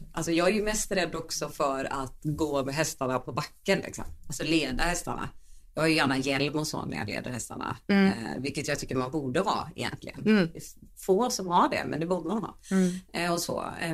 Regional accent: Onsala, Halland County, Sweden; Jag är ursprungligen från Onsala, en ort utanför Göteborg.

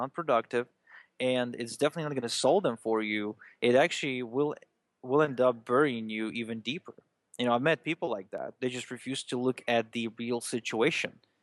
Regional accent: Israel; when I was growing up in Israel

